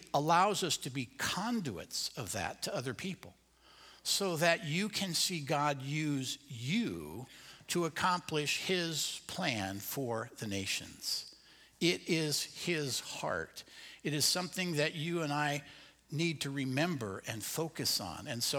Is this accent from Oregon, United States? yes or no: yes; Portland, Oregon, United States; And I was raised in Portland, Oregon, where they joke about you can tell it's summer because the rain gets warmer.